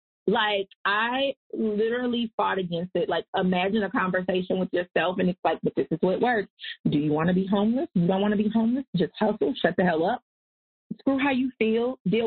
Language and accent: English; the South, United States; accent: Southern; I'm from the South. If you couldn't tell, I didn't even try to do standard American accent today. You got